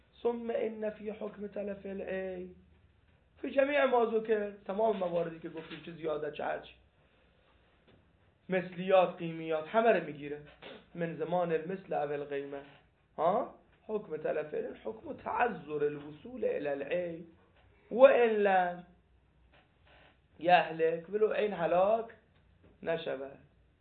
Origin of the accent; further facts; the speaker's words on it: Tehran, Tehran Province, Iran; چون این عبده ما تهرانیم